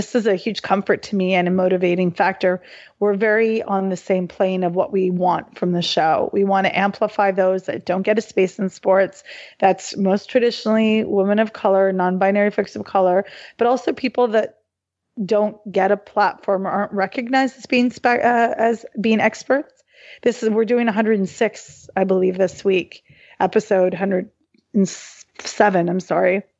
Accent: Halifax, Nova Scotia, Canada; So, and we're talking Nova Scotia. I was born and raised in Halifax, Nova Scotia.

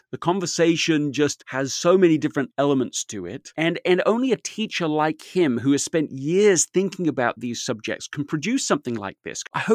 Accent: United Kingdom; This is the What's Essential podcast, and I am your British host

